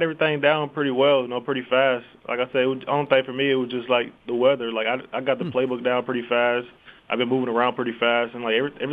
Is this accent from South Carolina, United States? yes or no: yes; Rock Hill, South Carolina, United States; Rock Hill, South Carolina.